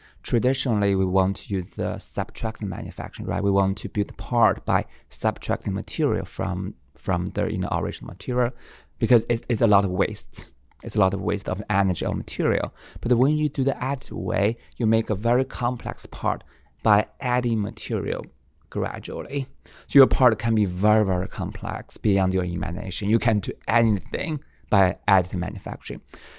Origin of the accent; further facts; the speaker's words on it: Lanzhou, Gansu, China; English is a second language; The northwest part of China. So there's a not very big town. It's called Lanzhou. It's a capital, state capital of Gansu province. It's in the north part